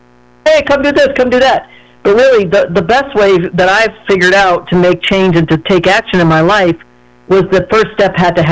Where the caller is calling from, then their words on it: Colorado, United States; I'm calling in from Western Colorado.